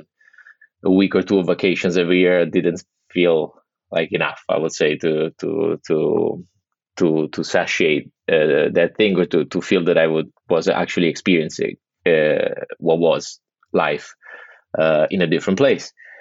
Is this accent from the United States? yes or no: no; Rome, Lazio, Italy; I was born and raised there. I grew up in Rome. I went to school. All my old time friends are, you know, still based in Italy.